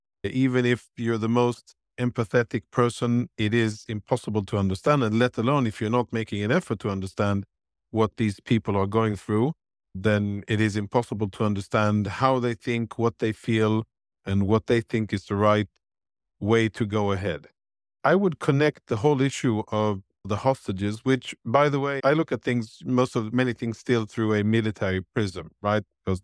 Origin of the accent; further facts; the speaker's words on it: Malmo, Skåne, Sweden; And I'll be speaking in a few other cities in Sweden as well, Gothenburg and Malmo, of course, my hometown.